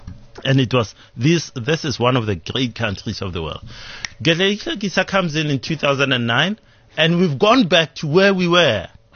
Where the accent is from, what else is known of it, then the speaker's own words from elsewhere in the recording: Hammanskraal, Gauteng, South Africa; you go to my hometown, Hammanskraal, and say, hey, I want to take this to 3,000 rand a month.